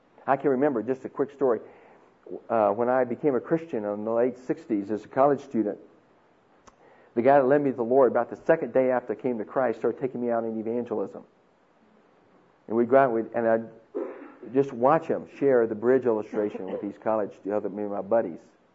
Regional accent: Van, Texas, United States; You know, I know it's the hub of the universe, but still, it's a small place.

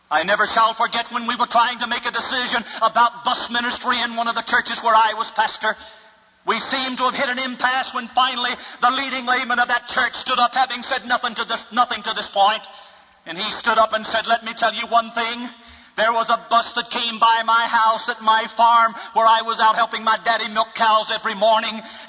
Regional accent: Sulphur Springs, Texas, United States; And I said, yes, sir, that's right. I am from Sulphur Springs, Texas.

